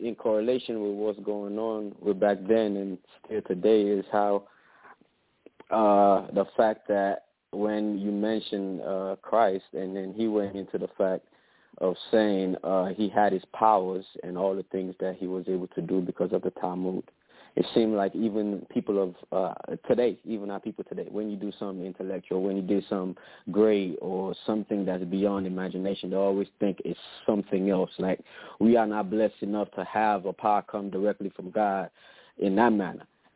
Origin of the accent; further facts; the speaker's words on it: Florida, United States; I'm really from Florida, but I'm moving around